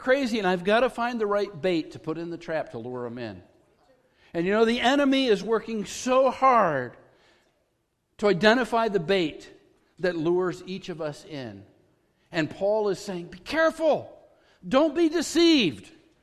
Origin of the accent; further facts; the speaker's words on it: Fillmore, New York, United States; I grew up in small-town America, and the little town that I grew up in Fillmore, New York, never made national news except one time that I know